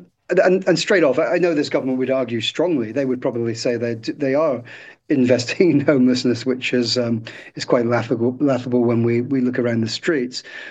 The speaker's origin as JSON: {"language": "English", "country": "United Kingdom", "said": "So not that all Americans are good, but I'm a Brit."}